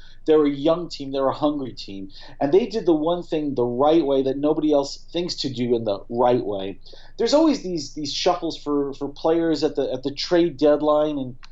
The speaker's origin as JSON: {"language": "English", "town": "Brooklyn", "region": "New York", "country": "United States", "tie": "born there", "said": "You know, I don't care that I was born in Brooklyn."}